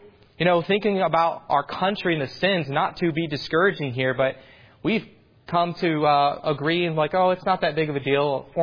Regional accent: United States; And I can proudly tell everyone that I come across that I'm from America

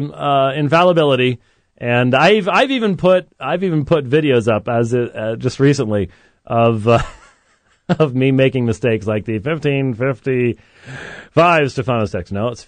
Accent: Minneapolis, Minnesota, United States; And then in October, going to be up in Minneapolis, my hometown, conference up there on the Doctrines of Grace

